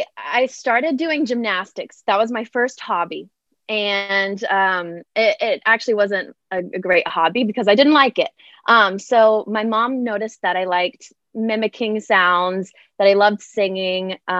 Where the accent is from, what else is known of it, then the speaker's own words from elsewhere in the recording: Houston, Texas, United States; I grew up in Houston, Texas.